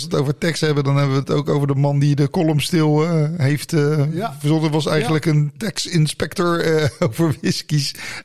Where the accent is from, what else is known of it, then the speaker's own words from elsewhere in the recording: The Hague, South Holland, Netherlands; Ja, ik ben natuurlijk uit Den Haag, is mijn stadje.